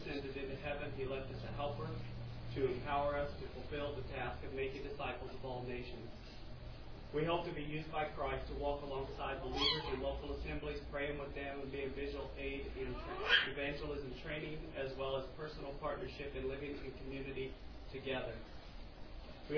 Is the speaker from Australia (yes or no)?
no; Kansas City, United States; I grew up Baptist in the Kansas City area.